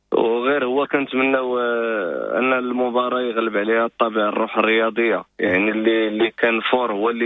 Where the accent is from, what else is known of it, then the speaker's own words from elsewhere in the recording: Meknes, Fès-Meknès, Morocco; انا من مكناس